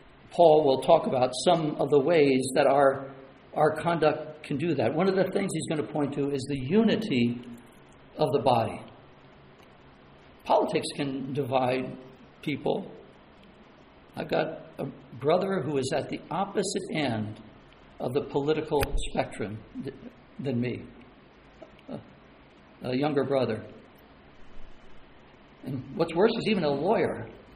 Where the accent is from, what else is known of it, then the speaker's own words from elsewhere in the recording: United States; We enjoy such great freedoms in this country. I'm glad I'm an American.